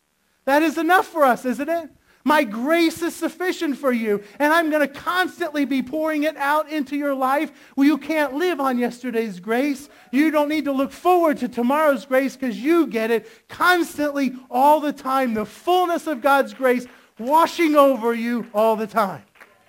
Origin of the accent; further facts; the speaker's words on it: Florida, United States